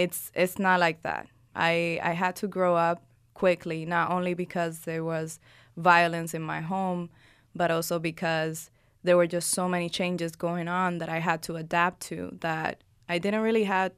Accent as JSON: {"language": "English", "country": "Puerto Rico", "tie": "born or raised there", "said": "because I'm Dominican. But if I go to the Dominican … because I was raised in Puerto Rico."}